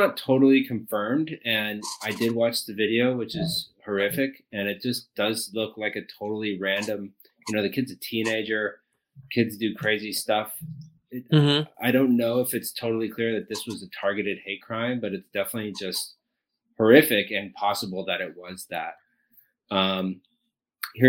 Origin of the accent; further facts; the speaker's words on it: San Francisco, California, United States; I'm from San Francisco